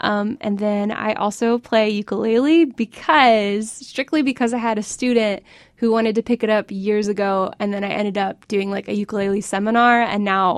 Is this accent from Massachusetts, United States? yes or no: no; Cincinnati, Ohio, United States; So I grew up playing jazz guitar, and I grew up playing in Cincinnati.